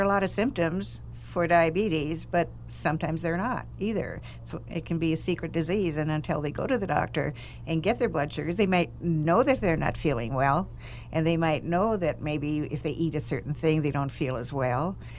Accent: Minnesota, United States; I'm a Scandinavian from Minnesota.

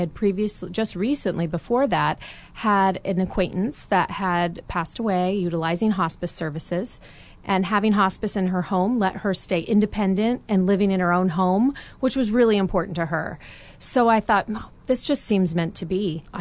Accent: Salem, Oregon, United States; I'm originally from Salem, moved away for a little while in my adulthood, then moved back. Always staying on the Northwest.

